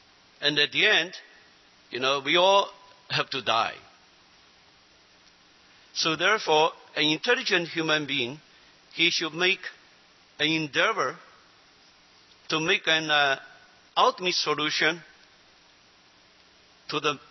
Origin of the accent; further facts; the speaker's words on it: China; You know, I'm from China, and in my mind, I'm always thinking my home is China.